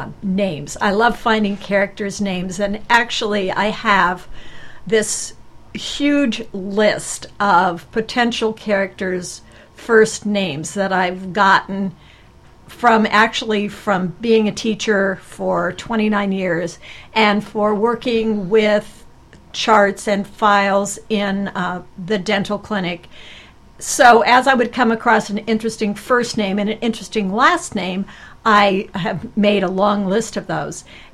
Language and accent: English; Adel, Iowa, United States; since I grew up in a small town, I grew up in Adel, Iowa, which actually is the inspiration for Cottonwood Creek.